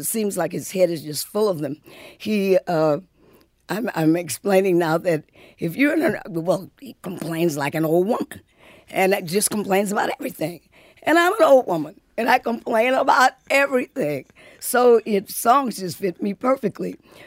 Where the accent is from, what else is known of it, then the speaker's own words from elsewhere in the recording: Detroit, Michigan, United States; I didn't think anything about Muscle Shoals. I was from Detroit. So no, I didn't go.